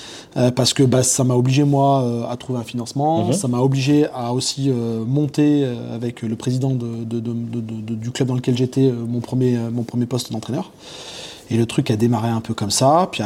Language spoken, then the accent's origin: French; Auvergne-Rhône-Alpes, France; Alors, d'où est-ce que je viens ? Je suis Ardéchois à la base.